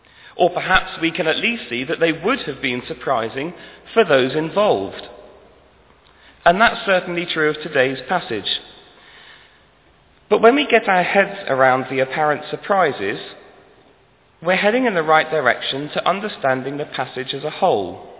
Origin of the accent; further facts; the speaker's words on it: Pakistan; When I was a boy growing up in Pakistan, we were expecting some friends for dinner, and we had a power cut, which was not unusual.